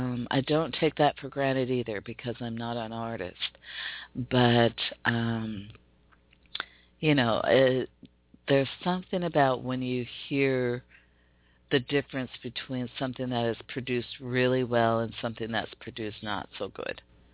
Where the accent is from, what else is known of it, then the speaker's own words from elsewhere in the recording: Seattle, Washington, United States; We have amazing talents right here in my hometown of Seattle, Washington